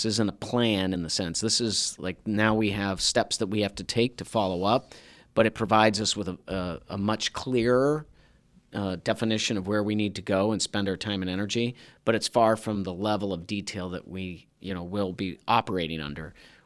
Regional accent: Erie, Pennsylvania, United States; somebody saw I was from Erie, and they were from Arizona and Oklahoma

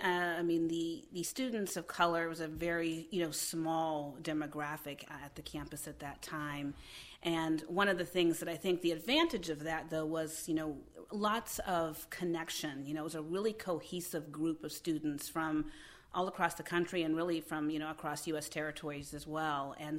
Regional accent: Beaver Falls, Pennsylvania, United States; Yeah, so I grew up in Beaver Falls, Pennsylvania, and so we have the Beaver campus there.

